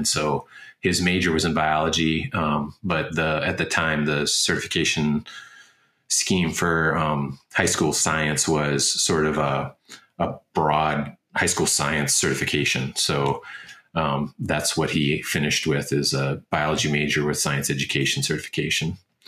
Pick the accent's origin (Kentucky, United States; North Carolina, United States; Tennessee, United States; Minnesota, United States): Minnesota, United States; Fergus Falls; So I was born and raised in Fergus Falls, Minnesota. So it's kind of the west central part of the state.